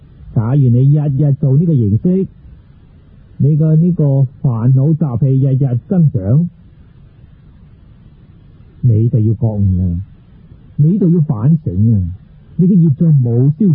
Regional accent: China; 我哋中国人懂喎，你睇我哋读《礼记》到《月令》

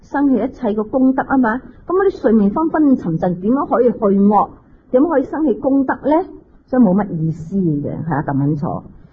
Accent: Hong Kong; 我哋香港人都好忙碌嘅

